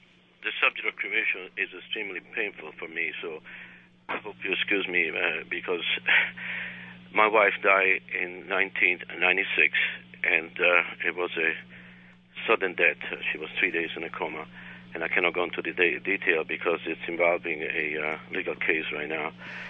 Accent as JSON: {"language": "English", "country": "Italy", "tie": "born or raised there", "also_born_or_lived": "United States", "said": "I was born in America, but brought up in Italy during World War II. And being brought up Catholic and Christian"}